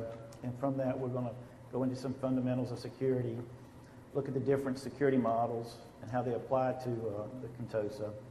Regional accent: North Carolina, United States; accent: Southern; and I'm from North Carolina, and I've got a Southern accent, so if you don't understand what I'm saying, just raise your hand and I'll say it again.

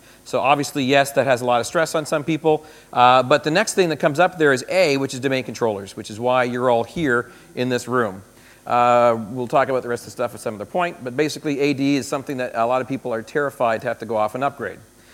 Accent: Canada; now in United States; And just to make perfectly clear, I am Canadian, not American. I live in America right now, working for Microsoft Corp.

